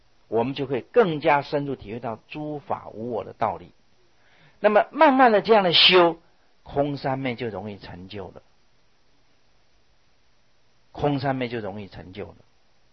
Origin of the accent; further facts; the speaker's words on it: China; 我们中国人看增上缘这三个字啊，都有点望文生义